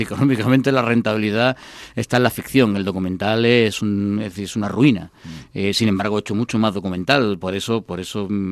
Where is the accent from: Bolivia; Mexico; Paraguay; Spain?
Spain; Seville, Andalusia; born there; also born or lived in Cádiz; now in Madrid, Spain; aunque nací en Sevilla, tengo más, actualmente más raíces en Cádiz, aunque vivo en Madrid desde el año 80, pero bueno, a Cádiz voy cada dos por tres